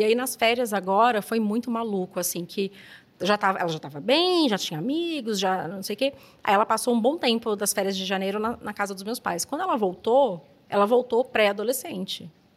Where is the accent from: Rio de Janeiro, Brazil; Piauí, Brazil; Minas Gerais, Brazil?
Minas Gerais, Brazil; Belo Horizonte; Eu sou de Belo Horizonte e sempre trabalhei com empresas daqui, mas eu vinha a cada 15 dias.